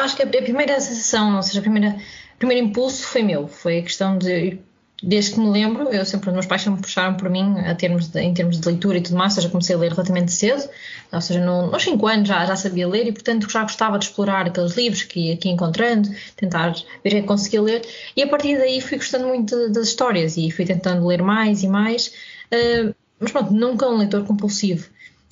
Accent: Matosinhos, Porto, Portugal; Pronto, eu nasci no Porto, mesmo na cidade, contudo, a maior parte da minha vida vivi entre Matosinhos e atualmente também na Maia.

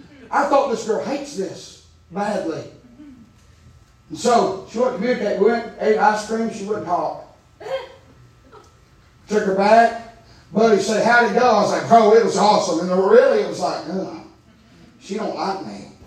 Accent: Gatlinburg, Tennessee, United States; You understand, I'm from Gatlinburg.

